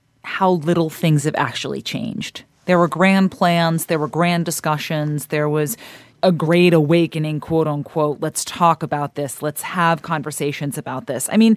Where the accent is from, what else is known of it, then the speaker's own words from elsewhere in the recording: St. Louis, Missouri, United States; I grew up in St. Louis.